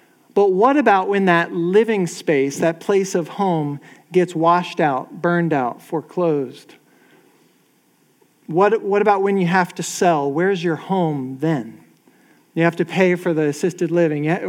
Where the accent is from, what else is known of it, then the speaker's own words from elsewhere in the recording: Virginia, United States; also born or lived in Pennsylvania; Well, I was born in Pennsylvania, and I spent my childhood there, but I moved to Virginia before I was able to drive or anything, and no one really lives in Pennsylvania anymore, so I feel like I grew up in Pennsylvania, or excuse me, in Virginia